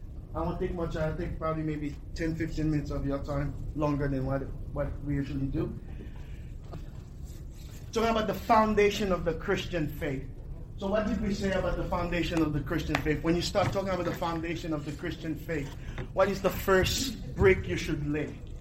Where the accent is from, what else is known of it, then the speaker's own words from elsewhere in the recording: Haiti; I remember as a kid growing up in Haiti